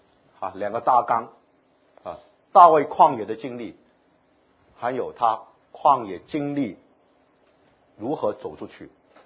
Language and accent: Chinese; China